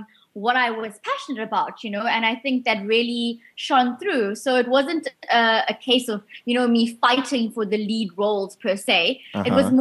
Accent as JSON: {"language": "English", "town": "Port Shepstone", "region": "KwaZulu-Natal", "country": "South Africa", "tie": "born or raised there", "said": "used to volunteer at my local vet in Port Chepstone, my hometown."}